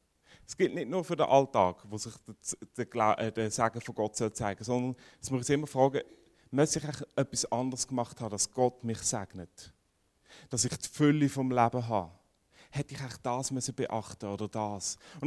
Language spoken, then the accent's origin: German; Aarau, Aargau, Switzerland; Und ich bin in der Kirche in Aarau aufgewachsen. Bin dort gross geworden, bin dort mega lange immer in die Kirche gegangen.